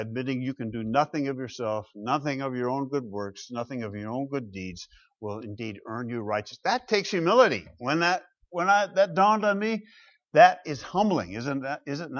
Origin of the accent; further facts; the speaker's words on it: Grand Rapids, Michigan, United States; Back in Grand Rapids, Michigan, my hometown. As kids, my brother and I were charged with keeping the driveway clear of snow for Dad so that he could get out and go to work.